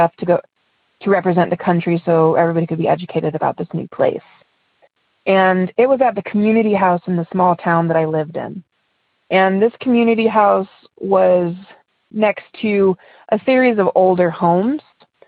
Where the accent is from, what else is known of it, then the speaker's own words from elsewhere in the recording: Ohio, United States; I'm from Ohio, and I have two stories.